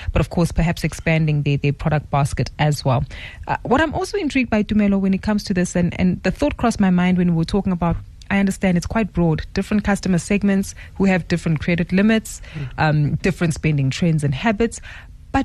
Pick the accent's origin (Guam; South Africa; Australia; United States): South Africa; as South African consumers, we're becoming a lot more cognizant